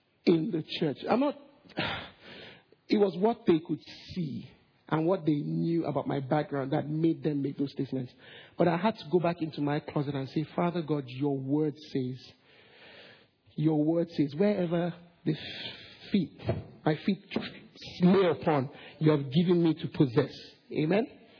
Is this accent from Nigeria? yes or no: yes; Nigeria; So it just looked, in a way, suspicious that I was applying for a visa as a boy, as a Nigerian.